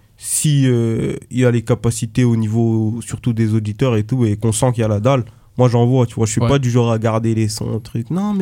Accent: Haiti; Moi je suis haïtien.

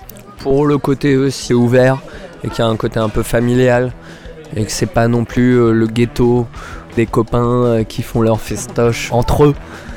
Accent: Alès, Occitanie, France; Je viens d'Alès, ouais.

